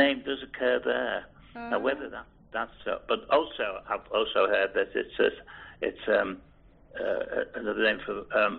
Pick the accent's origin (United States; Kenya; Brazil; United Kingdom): United Kingdom; Liverpool, North West England; born there; I was born in Edge Hill, Liverpool.